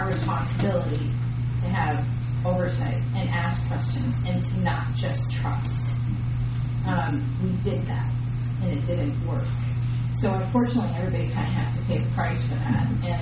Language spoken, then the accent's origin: English; United States; And I grew up in Cass County. I used the trails.